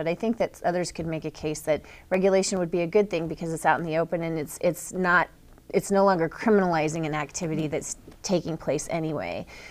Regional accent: Colorado, United States; I'm from Colorado, so I've been back for some family visits

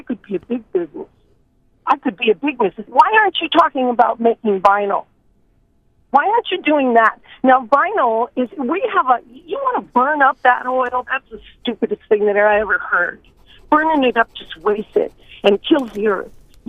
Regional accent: Denmark; English is a second language; moved away as an adult; now in United States; I came here from Denmark, okay, in the little town that I lived in Denmark 30 years ago.

